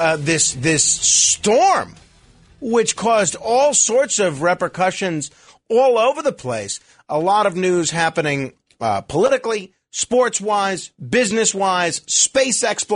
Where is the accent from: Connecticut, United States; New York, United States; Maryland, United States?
New York, United States; I'm a New Yorker, right? So I have no qualms at all about making my opinion heard on how things should be in New York.